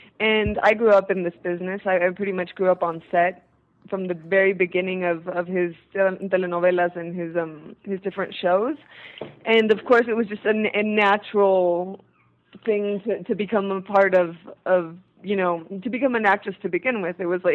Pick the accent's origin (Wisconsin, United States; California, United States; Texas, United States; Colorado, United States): California, United States; I grew up in California, and in elementary school and junior high and high school